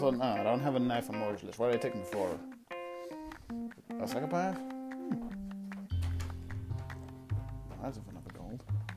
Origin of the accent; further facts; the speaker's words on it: Denmark; English is a second language; I'm not a professional English speaker. I'm not British or American. I'm just a fucking Dane. I'm from Denmark